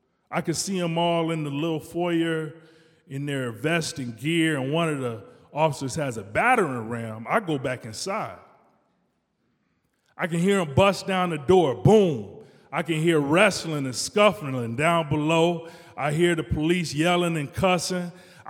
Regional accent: Detroit, Michigan, United States; I grew up in Detroit in the 80s, crack era.

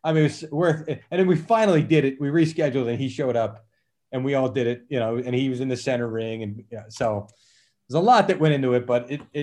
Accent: Philadelphia, Pennsylvania, United States; Because I grew up in Philly, rooting for Buddy Ryan's team.

